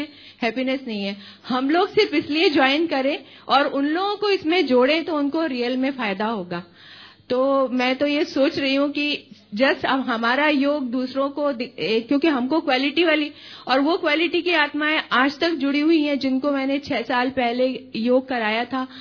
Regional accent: Kanpur, Uttar Pradesh, India; कानपुर से आई हूं।

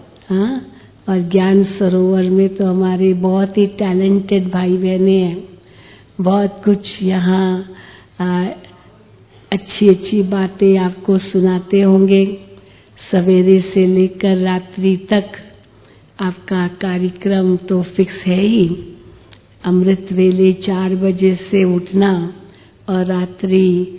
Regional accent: Mumbai, Maharashtra, India; मुंबई हमारा home town है, हमारा जन्मभूमि, कर्म भूमि, सेवा भूमि शुरू की वो मुंबई ही है और खास कुलाबा ही है।

